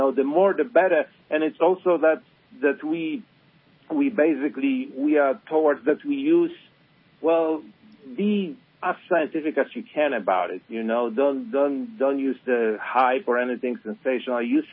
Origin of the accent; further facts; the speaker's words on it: Poland; English is a second language; moved away as an adult; now in United States; Well, I come from Poland. I was born and raised there, but for the last two decades, I have lived in Southwest Florida until recently.